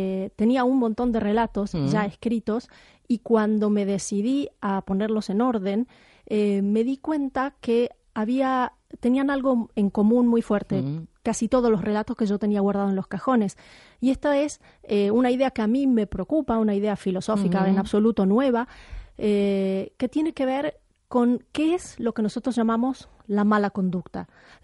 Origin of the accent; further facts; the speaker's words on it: Argentina; also born or lived in United States; hay una gran parte de, de mi infancia y mi adolescencia en Argentina. No son relatos argentinos, hay algunos relatos que suceden, por ejemplo, en Estados Unidos, porque yo viví allí también